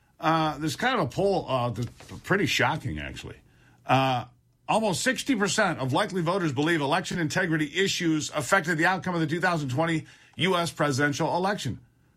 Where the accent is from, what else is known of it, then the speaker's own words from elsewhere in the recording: Michigan, United States; which is what happened in my home state of Michigan.